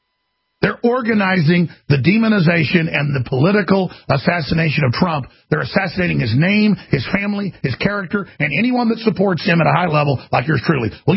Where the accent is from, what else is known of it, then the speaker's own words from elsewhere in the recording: Canada; I mean, I'm a Canadian.